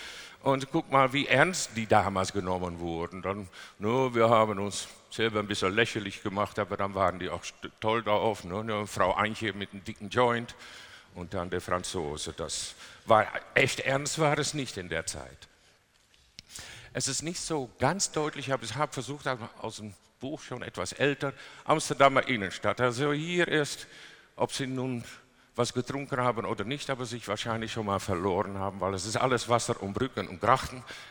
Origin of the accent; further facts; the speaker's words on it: Netherlands; German is a second language; Und Sie sehen zum Beispiel auch da, wo ich geboren bin und aufgewachsen, da gibt es überhaupt keinen Coffeeshop so.